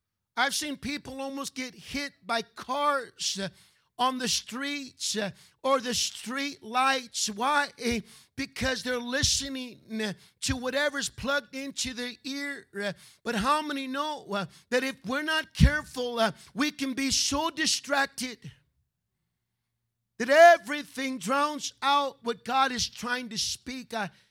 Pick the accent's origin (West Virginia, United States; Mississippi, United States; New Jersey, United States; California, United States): California, United States; I grew up in California. It was Hollywood Boulevard. It was Whittier Boulevard.